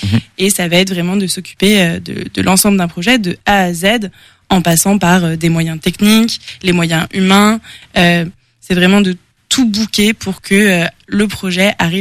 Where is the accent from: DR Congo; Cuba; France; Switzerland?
France; Saint-Léger-des-Bois, Pays de la Loire; Oui, tout à fait, j'ai grandi à Angers, à Saint-Léger-des-Bois pour être très précise, donc je suis originaire d'Angers.